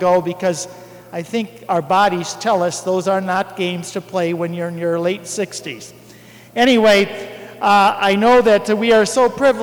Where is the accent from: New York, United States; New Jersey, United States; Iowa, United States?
Iowa, United States; Cascade; I am from Cascade as well